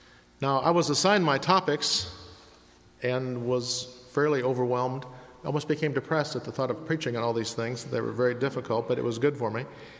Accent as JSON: {"language": "English", "region": "Midwest", "country": "United States", "said": "Now, I'm from the Midwest."}